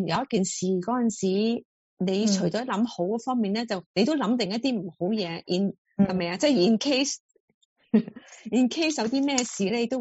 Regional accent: China

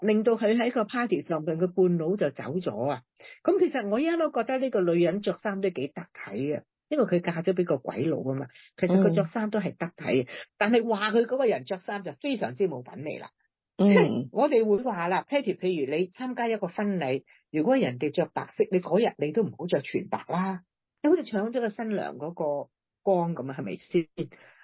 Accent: China; 我哋中国人嘅习俗系咁样噶嘛

